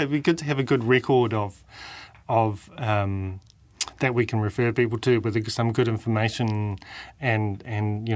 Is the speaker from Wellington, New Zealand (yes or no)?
no; Christchurch, Canterbury, New Zealand; also born or lived in West Coast / Auckland; born and bred in Christchurch, lived here just about all my life, spent a little bit of time on the West Coast and a little bit of time in Auckland.